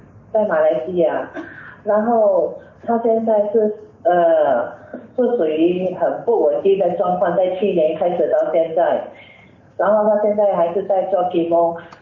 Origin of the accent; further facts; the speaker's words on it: Singapore; 这个你请安，我是来自新加坡。